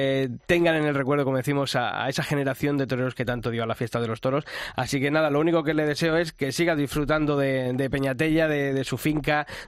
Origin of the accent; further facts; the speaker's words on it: Ávila, Castile and León, Spain; pero los de Ávila le tenemos como torero propio también